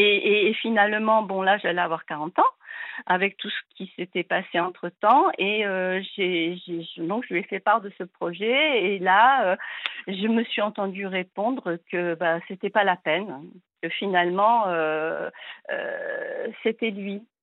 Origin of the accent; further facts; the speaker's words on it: Normandy, France; born there; Donc, moi, je suis née en Normandie, mais je suis née sur la presqu'île du Cotentin. Et là, nous étions partis à 100 km de Paris, donc autour de Vernon, Évreux. Enfin, on a beaucoup, beaucoup déménagé.